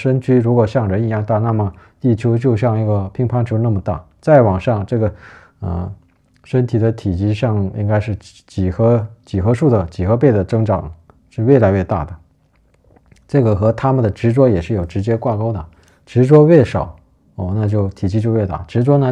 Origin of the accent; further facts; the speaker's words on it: China; 因为在我们中国人，至少他还有基本的福报